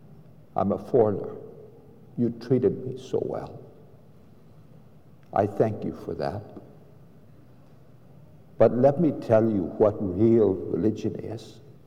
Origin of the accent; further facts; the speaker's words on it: United States; I said, "I came from Singapore. I'm an American." "So why did you come?" I said, "I've lived here many years. You can tell I'm speaking your language."